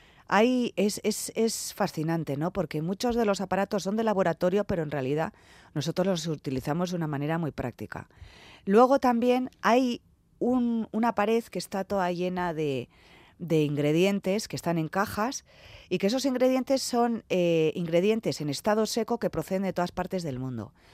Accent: San Sebastián, Basque Country, Spain; yo soy de Donosti, con todos los años que estuve fuera, ¿usted de dónde es? De San Sebastián.

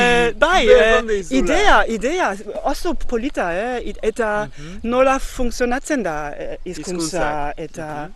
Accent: Berlin, Germany; Basque is a second language; Alemaniakoa naiz, alemaniakoa.

